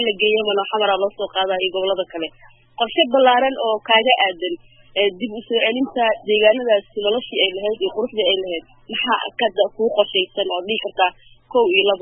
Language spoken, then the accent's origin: Somali; Beledweyne, Hirshabelle, Somalia; aniga waxaan kasoo jeedaa Iran aan kasoo jeedaa gaar ahaan magaalada Baladweyne aan ku dhashay